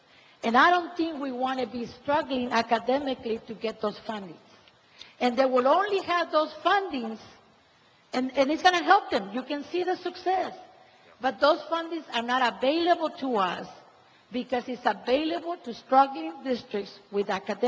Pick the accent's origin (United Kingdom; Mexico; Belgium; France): Mexico; Matamoros, Tamaulipas; English is a second language; also born or lived in United States; You can tell my accent. I was born in the United States. I'm a proud American citizen, Mexican-American in my blood, carry Mexican blood. I was raised in Matamoros, border town.